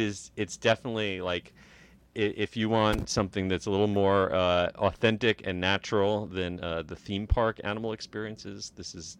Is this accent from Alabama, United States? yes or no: no; New Jersey, United States; Now, when I was growing up in Six Flags, New Jersey, we had a drive-through safari.